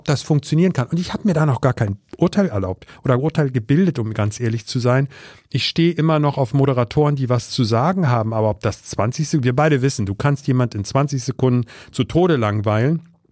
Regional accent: Berlin, Germany; ich komme aus Berlin und habe dort vor allem amerikanisches und britisches Soldatenradio gehört, AFN und BFBS.

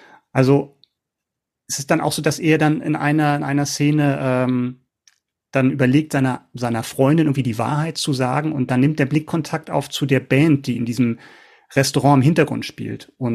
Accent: Berlin, Germany; now in Hamburg, Germany; Ex-Berliner. Im Exil, im Hamburger Exil.

